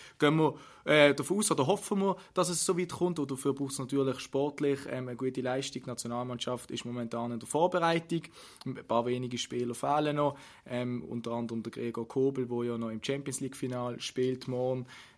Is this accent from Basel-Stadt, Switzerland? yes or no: yes; Basel, Basel-Stadt, Switzerland; Wie nimmst du das da bei uns in der Schweiz oder auch in Basel wahr?